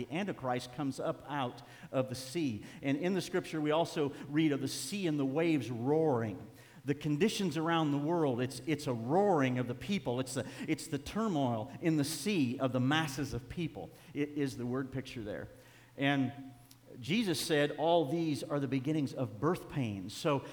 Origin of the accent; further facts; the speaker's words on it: United States; But it's refreshing as an American pastor.